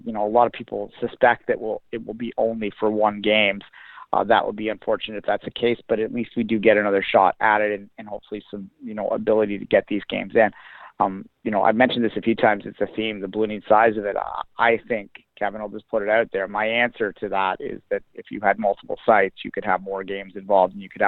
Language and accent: English; Canada; That's another thing I should mention real quick is we are Canadian.